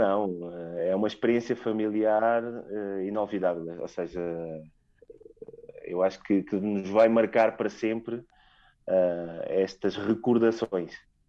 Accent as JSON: {"language": "Portuguese", "region": "Setúbal", "country": "Portugal", "said": "no nosso caso, que somos de Setúbal, o choco frito."}